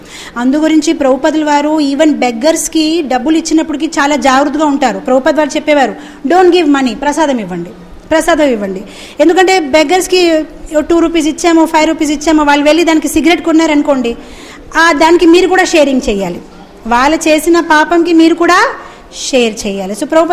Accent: Hyderabad, Telangana, India; 100% హైదరాబాద్లో పుట్టి పెరిగాను నేను.

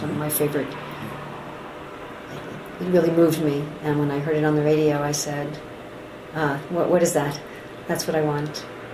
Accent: New York City, New York, United States; Well, I was born and raised in Manhattan in New York City.

